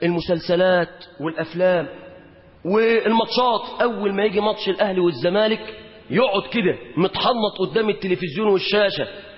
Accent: Mansoura, Dakahlia, Egypt; وكنا نسير مترجلين عندنا في المنصورة

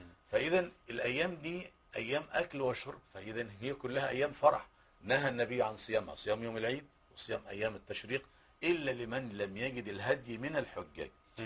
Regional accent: Egypt; بلدنا مصر

